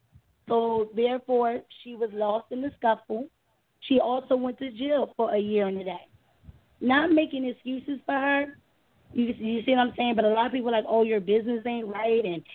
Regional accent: Philadelphia, Pennsylvania, United States; I'm from Philly, so I'm right over the bridge.

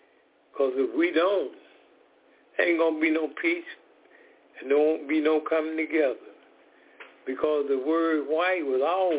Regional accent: Decatur, Georgia, United States; I am from Decatur, Georgia.

